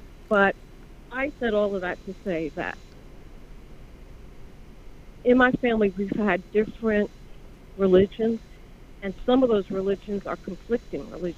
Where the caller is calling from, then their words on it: New Jersey, United States; I'm calling from Jersey.